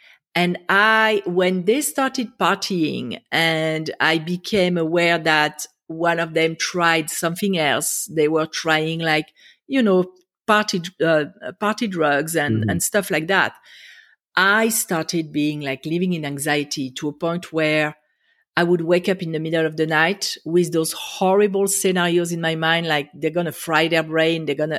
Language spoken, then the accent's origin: English; France; English is a second language; moved away as an adult; now in Israel; So I grew up in France. I'm sure people can hear it. I can't hide it. I graduated high school in France, and then I fell in love with Israel. So I moved to Israel to go to college.